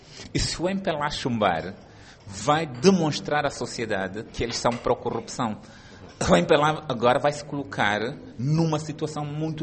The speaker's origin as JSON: {"language": "Portuguese", "country": "Angola", "said": "para que os dinheiros de Angola sirvam a cada um de nós enquanto angolanos."}